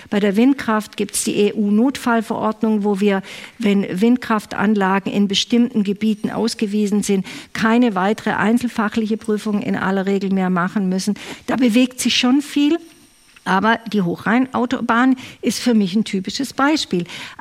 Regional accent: Geislingen an der Steige, Baden-Württemberg, Germany; Ich bin zwar in Geislingen an der Steige groß geworden, aber erzogen dort von einer Großmutter, die alemannisch spricht, die also aus dem Markgräflerland kommt.

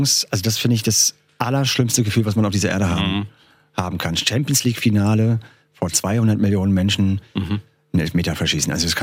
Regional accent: Berlin, Germany; Wir kommen beide aus Mitte, wir sind ja zusammen aufgewachsen, in derselben Straße in Berlin

